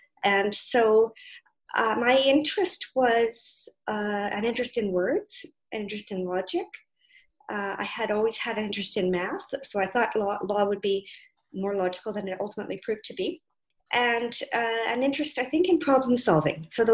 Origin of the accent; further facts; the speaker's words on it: Ottawa, Ontario, Canada; I grew up in Ottawa, and I came out to Simon Fraser University to do a degree in economics in 1978, a long time ago.